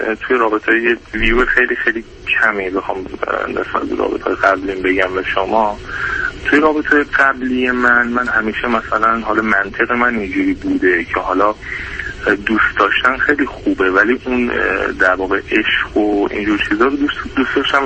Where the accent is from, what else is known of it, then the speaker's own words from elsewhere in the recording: Iran; خودم توی ایران زندگی میکنم، بزرگ شده ایران هستم